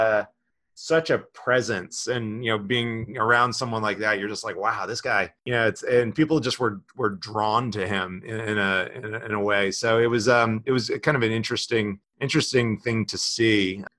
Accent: New Jersey, United States; I'm from Southern New Jersey, and kind of a rite of passage for every Jersey kid is to absolutely love

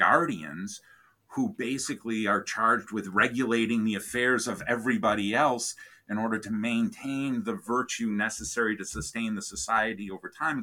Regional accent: Northern United States, United States; Growing up in the North, you know, in the 1960s and 70s, like I did, still plenty of racism to be found there as well, right?

